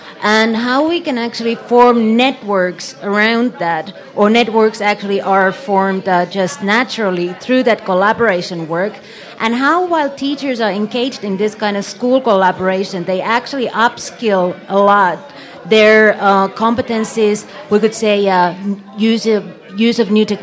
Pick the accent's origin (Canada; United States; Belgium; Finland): Finland; English is a second language; I'm from Finland